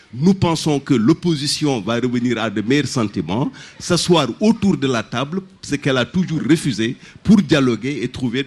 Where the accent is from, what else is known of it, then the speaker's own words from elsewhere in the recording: Senegal; nous devons, en tant que Sénégalais, avoir la mémoire vive.